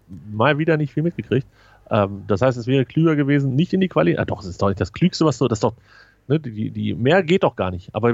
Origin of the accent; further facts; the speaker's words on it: Munich, Bavaria, Germany; Ja, ich komme aus München.